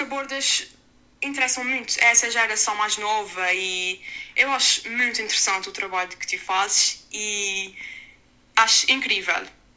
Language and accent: Portuguese; Azores, Portugal; accent: Azorean, São Miguel Island; antes que perguntes que sotaque é este, é o sotaque dos Açores, mais propriamente da Ilha de São Miguel.